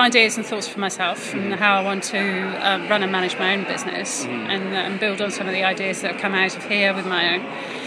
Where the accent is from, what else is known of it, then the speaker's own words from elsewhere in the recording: Norway; English is a second language; Perhaps because I grew up in Norway and have lived and worked in environments that are much more flatter in organisations